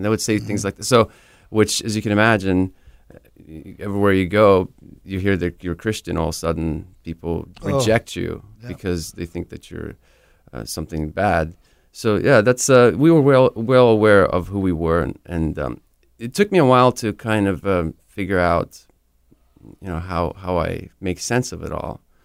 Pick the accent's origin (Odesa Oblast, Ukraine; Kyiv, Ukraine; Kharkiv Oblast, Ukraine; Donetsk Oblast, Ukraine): Kyiv, Ukraine; English is a second language; Well, I come from Kiev, Ukraine, from the capital. It's kind of interesting because I'm actually older than my country because I was born in 1987, and Ukraine became a country in 1991.